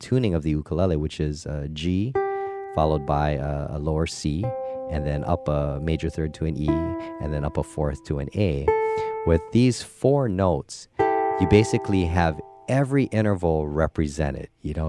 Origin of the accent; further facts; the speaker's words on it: Hawaii, United States; just it's something that like we, you know, I grew up doing in Hawaii.